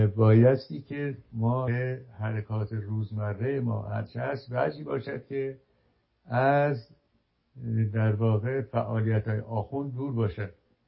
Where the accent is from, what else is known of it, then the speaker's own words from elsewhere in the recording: Iran; همواره بدانیم ما ایرانی هستیم